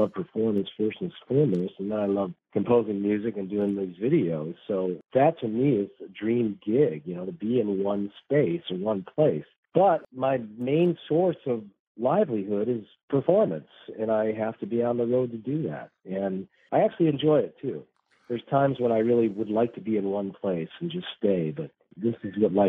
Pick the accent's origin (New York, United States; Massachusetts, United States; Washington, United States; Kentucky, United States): New York, United States; Geneva; I'm in New York State, where my hometown is Geneva, New York.